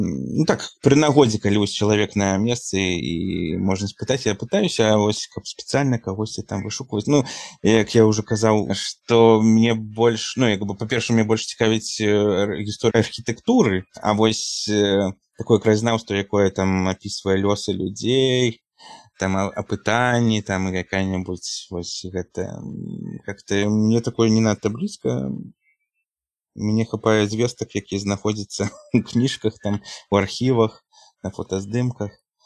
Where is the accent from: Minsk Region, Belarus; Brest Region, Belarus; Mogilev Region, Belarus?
Minsk Region, Belarus; Maladzyechna; now in Zaslawye, Belarus; Ну, я просто зараз жыву ў Заслаўі, мы пасля вяселля з жонкай мы перабраліся ў Заслаўе, бо я на Радашкоўіча, я з Маладзечня, мы такую сярэднюю кропку выбралі.